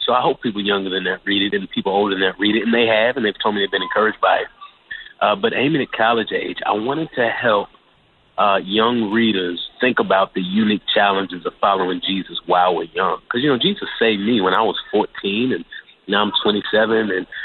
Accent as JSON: {"language": "English", "town": "Dallas", "region": "Texas", "country": "United States", "tie": "born or raised there", "said": "Well, I grew up in Dallas, Texas, where really everybody is a professing Christian."}